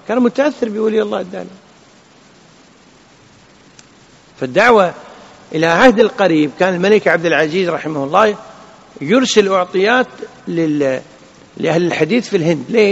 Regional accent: Kuwait; لكن درس في المباركية عندنا في الكويت

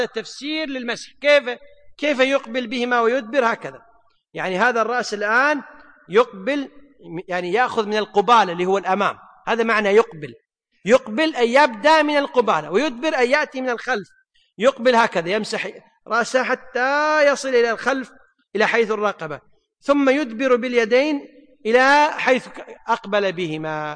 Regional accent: Kuwait; احنا نسميه باصطلاح من أهل الكويت طاسة

